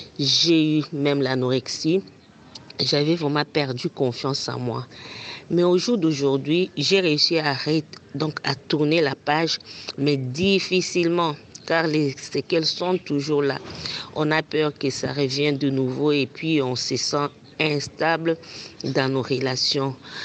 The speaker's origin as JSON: {"language": "French", "region": "Kasaï", "country": "DR Congo", "lives_now": "Kinshasa, DR Congo", "said": "Je suis du Kasaï. Nous sommes patrilinéaires"}